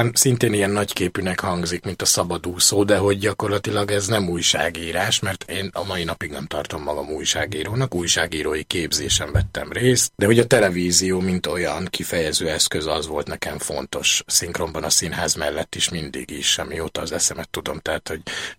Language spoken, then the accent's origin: Hungarian; Kocsola, Tolna, Hungary; now in Budapest, Hungary; Tolna megye, egy kis falu mellett, Dombovár mellett egy kis falu, Kocsola, körülbelül 1500-an laknak ott, vagy legalábbis amikor eljöttem, akkor annyian laktak. Egy dolgos, hétköznapi cigány családban, a falu közepén, végén, szélén, a faluban. Ott nőttem fel